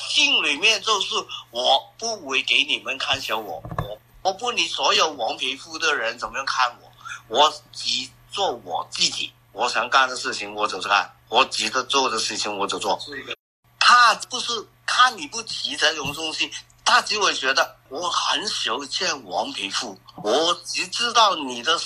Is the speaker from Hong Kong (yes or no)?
yes; Hong Kong; now in United Kingdom; 我是香港人呢，土生土长，就是因为2019年刚开始我就离开香港，离开香港之后我就去了英国。